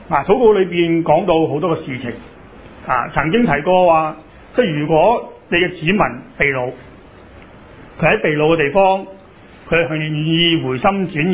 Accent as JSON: {"language": "Cantonese", "country": "China", "said": "即系我哋中国人啦"}